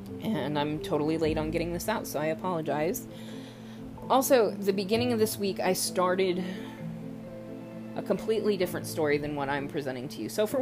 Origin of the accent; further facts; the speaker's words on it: Austin, Texas, United States; I'm from Austin, or the Austin area.